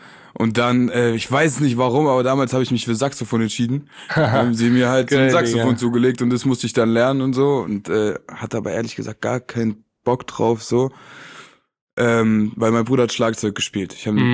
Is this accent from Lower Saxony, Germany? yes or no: no; Baden-Württemberg, Germany; moved away as an adult; now in Hamburg, Germany; Also ich bin im Süden aufgewachsen, in Freiburg, beziehungsweise in einer kleinen Stadt nebendran.